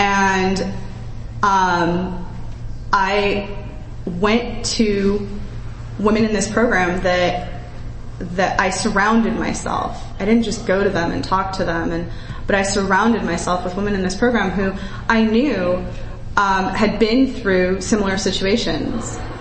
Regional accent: Los Angeles, California, United States; now in Phoenix, United States; I'm from Los Angeles. Oh, hey. I'm in Phoenix.

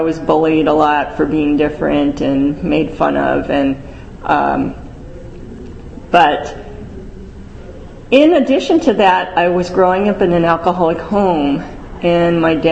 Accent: Minnesota, United States; my parents are immigrants from Hong Kong. I was born and raised in Minnesota, a small town in Minnesota. A small town in Minnesota in the early 70s.

